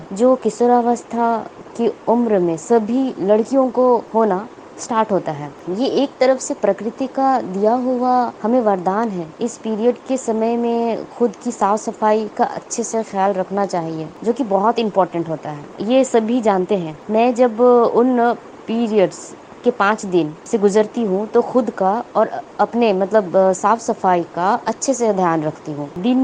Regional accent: Bhubaneswar, Odisha, India; मैं भुवनेश्वर कलिंग विहार की रहने वाली हूँ। मेरी उम्र 26 है।

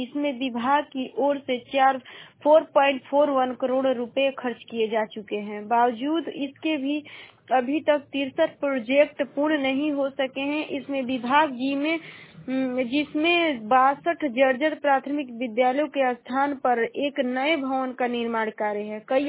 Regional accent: Uttar Pradesh, India; और मैं बलिया जिले की निवासी हूँ।

